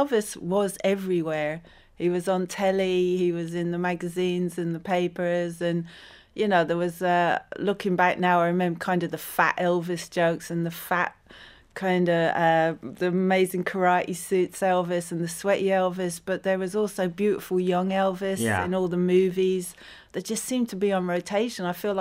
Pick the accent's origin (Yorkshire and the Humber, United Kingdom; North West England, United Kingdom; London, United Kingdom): London, United Kingdom; I grew up out near Heathrow Airport